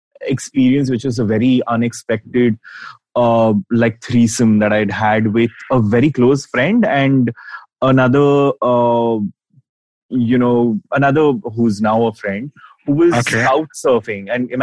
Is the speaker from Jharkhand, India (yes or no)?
yes; Ranchi, Jharkhand, India; Sweetie, I grew up in Ranchi.